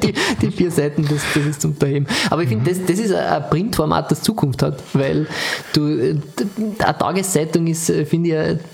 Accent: Austria; wenn man als Österreicher

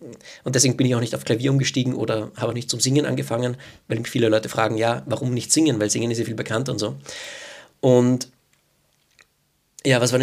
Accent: Vienna, Austria; ich bin aus Wien

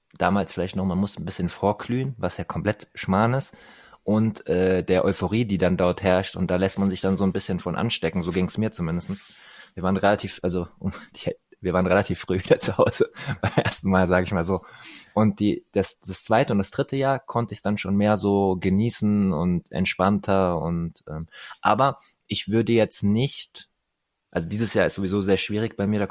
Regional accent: Hesse, Germany; als gebürtiger Hesse, der 5 Stunden von München entfernt wohnt

